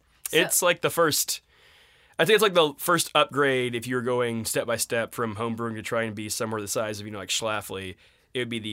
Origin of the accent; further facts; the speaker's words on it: Tulsa, Oklahoma, United States; moved away as an adult; I'm from Tulsa, Oklahoma, and he's from Oklahoma City, and we were neighbors back then